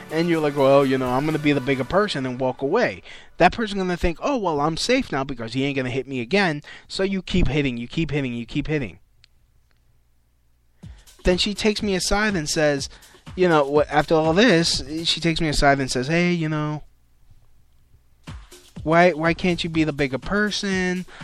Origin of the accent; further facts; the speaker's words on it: Brooklyn, New York, United States; So, hey, I'm from Brooklyn. I'm a New York City kid.